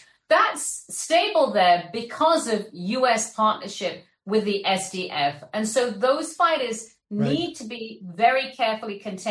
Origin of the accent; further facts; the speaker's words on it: United States; It was so welcoming to be there as an American.